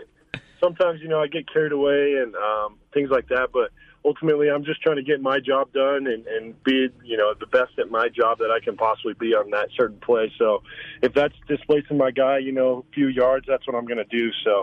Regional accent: Colorado, United States; coming from Northeast Colorado, it's very special to play here at Colorado State for my home state.

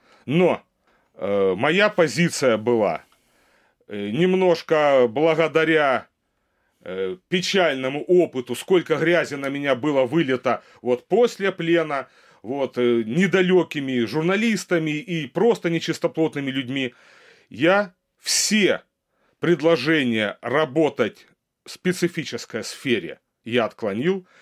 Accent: Makiivka, Donetsk Oblast, Ukraine; выполнял задачи по подготовке вооруженного восстания в городе Макеевке, в моем родном городе, где я прекрасно знаю и ситуацию, и людей

